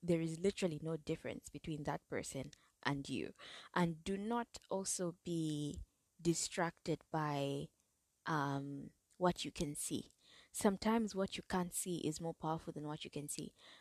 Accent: Zambia; I know I come from Zambia, and I know that being from Zambia, sometimes because we see a limit on so many things.

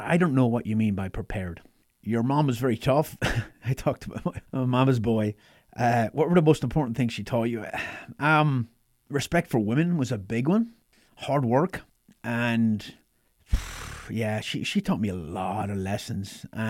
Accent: Ireland; now in United States; friends in Ireland I grew up with. But I've been in America longer than I ever lived in Ireland now. I'm an American.

